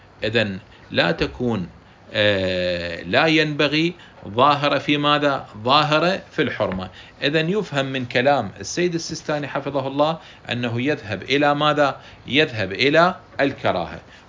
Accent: Iraq; accent: Iraqi; نعم في لهجتنا العراقية ما مستخدمة أنا أبغي مثلا ماء، وإنما تقول أريد ماء أو أطلب ماء.

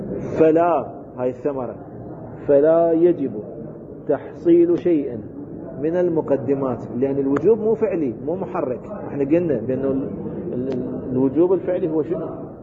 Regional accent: Iraq; عندنا بالعراق يسموها الوقائع العراقية

